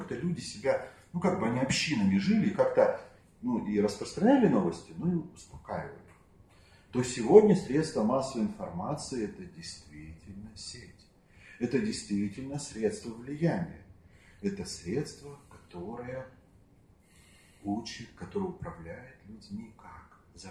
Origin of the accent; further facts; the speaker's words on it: Far East, Russia; я вырос на Дальнем Востоке, у нас мало было развлечений